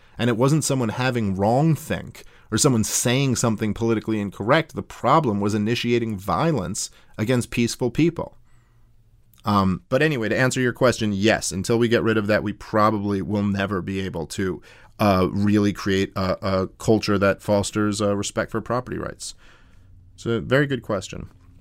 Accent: Brooklyn, New York, United States; I know this from growing up in New York City and living there my whole life. I grew up in Brooklyn.

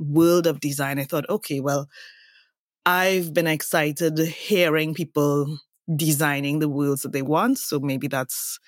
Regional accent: Trinidad & Tobago; So I'm from Trinidad and Tobago, and we have Carnival.

